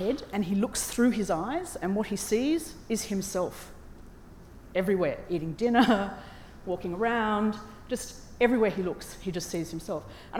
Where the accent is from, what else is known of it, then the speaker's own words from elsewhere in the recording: Melbourne, Victoria, Australia; I know there's a couple of Australians here, but I came from Melbourne, that's further.